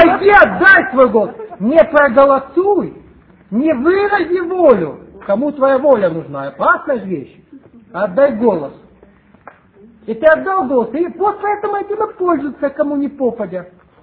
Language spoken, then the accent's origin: Russian; Vorkuta, Komi Republic, Russia; А я из Воркуты. Приезжайте к нам в гости.